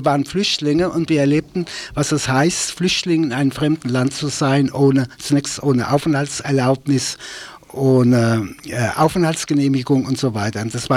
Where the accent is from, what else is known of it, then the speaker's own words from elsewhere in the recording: Frankfurt, Hesse, Germany; Und haben wir gleich illegal gearbeitet in meiner Heimatstadt. Ich komme ja aus Frankfurt.